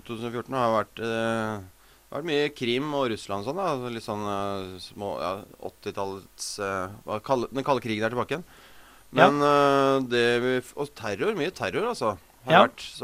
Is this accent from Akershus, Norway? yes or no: yes; Bærum, Akershus, Norway; jeg er fra Bærum